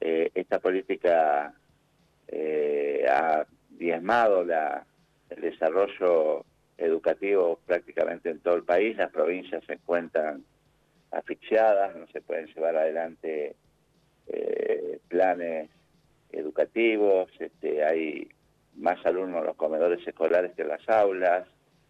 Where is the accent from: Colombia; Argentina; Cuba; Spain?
Argentina; Esto a nosotros como argentinos y en particular a los educadores nos duele mucho.